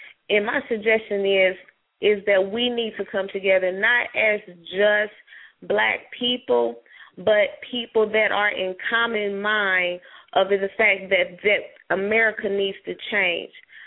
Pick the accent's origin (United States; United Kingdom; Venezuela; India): United States; Kansas City, Missouri; now in Lexington, United States; I am from Kansas City, Missouri, now residing in Lexington, Missouri.